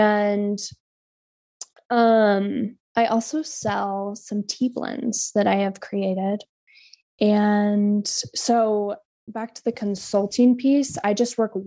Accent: Kodiak, Alaska, United States; So I'm from Kodiak, and Kodiak is an archipelago of islands, and both of my parents hopped around throughout the different islands with their work.

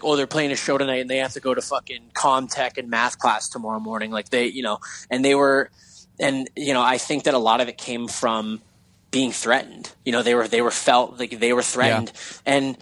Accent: Hamilton, Ontario, Canada; Because now on stage, when I say, yeah, we're from Hamilton, Ontario, someone will go, wait … from there.

